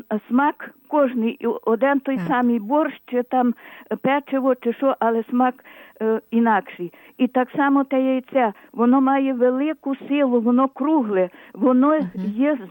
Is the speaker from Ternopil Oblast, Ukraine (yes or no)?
yes; Ternopil Oblast, Ukraine; я з Тернопільщини, але я коло Тернополя, 8 кілометрів. Наше село, то є районний центр з давніх-давен ще з Австро-Угорщини.